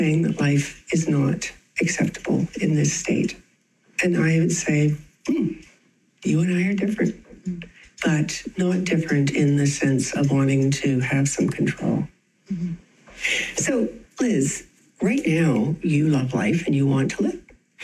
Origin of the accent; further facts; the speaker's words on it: Canada; And I am so glad that I'm a Canadian.